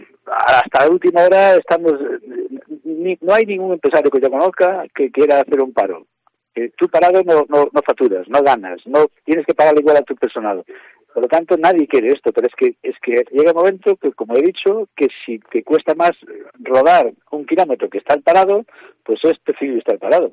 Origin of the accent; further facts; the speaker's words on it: Galicia, Spain; Yo como gallego y como representante de los transportistas